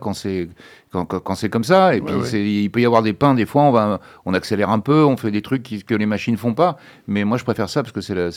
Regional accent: London, United Kingdom; J'ai grandi à Londres

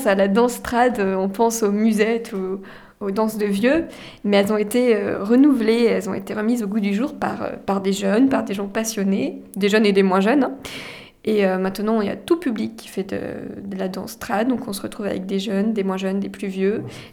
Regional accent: Périgueux, Nouvelle-Aquitaine, France; Oui, je suis de Périgueux.

